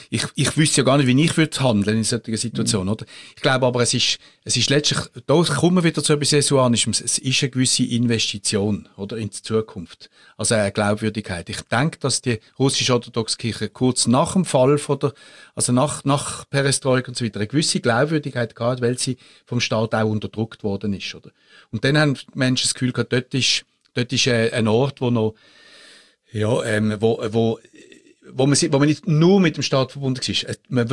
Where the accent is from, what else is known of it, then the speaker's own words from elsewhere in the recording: Switzerland; und das als Schweizer